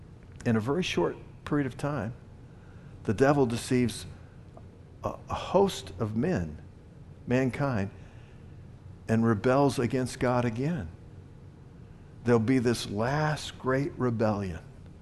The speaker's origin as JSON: {"language": "English", "region": "the South", "country": "United States", "tie": "born or raised there", "said": "but I was raised in the South, and church was a part of the ethos of the South, and we were raised in the church"}